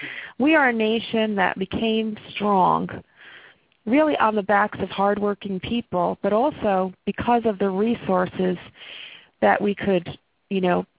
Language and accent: English; Albany, New York, United States; And I am from the Albany area, which is our state capital.